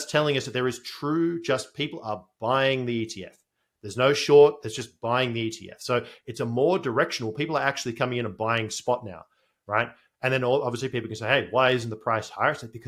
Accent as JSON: {"language": "English", "country": "Australia", "said": "I'm an Australian."}